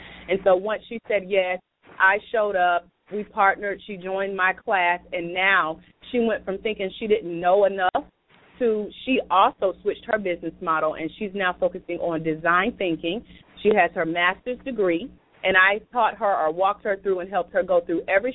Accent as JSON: {"language": "English", "town": "Douglasville", "region": "Georgia", "country": "United States", "tie": "born or raised there", "said": "We're back in my hometown of Douglasville, Georgia"}